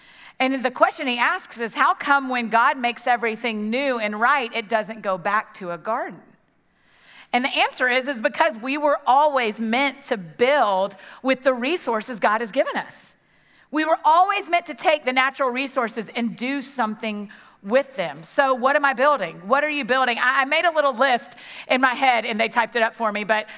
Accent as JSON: {"language": "English", "region": "Georgia", "country": "United States", "tie": "born or raised there", "said": "So I grew up in Georgia. My grandparents all lived kind of close to me."}